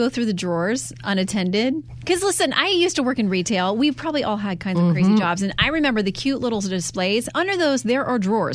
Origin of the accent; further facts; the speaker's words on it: Florida, United States; I listen, I'm from Florida.